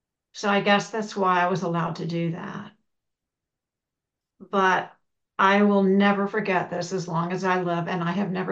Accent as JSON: {"language": "English", "region": "Florida", "country": "United States", "tie": "born or raised there", "said": "I grew up in Florida, and North Florida"}